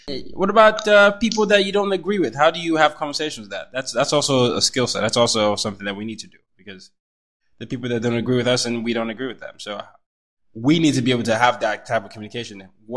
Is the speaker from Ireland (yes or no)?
no; Nigeria; also born or lived in Sweden / Burkina Faso / United States / Vietnam; growing up initially, I grew up in Nigeria, then it was Sweden, then it was Burkina Faso, then it was the United States, and, you know, Vietnam.